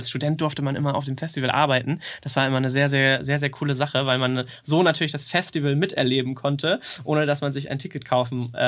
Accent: Schleswig-Holstein, Germany; now in Hamburg, Germany; ich komme eigentlich aus der Nähe von Kiel. Aber ich bin jetzt schon, wie lange bin ich denn in Hamburg? 7 Jahre, vor 6, 7 Jahre ungefähr, ja. Aber nee, zugezogen.

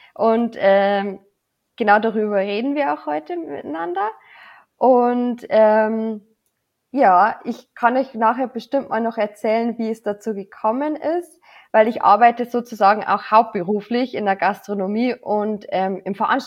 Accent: Aldersbach, Bavaria, Germany; Aldersbach heißt mein Heimat, überhaupt kein Problem.

